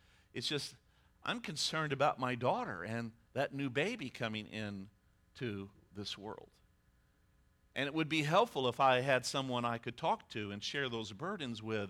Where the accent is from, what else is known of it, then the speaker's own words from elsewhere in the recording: Midwest, United States; I like my cornbread sweet, so crucify me. I'm from the Midwest.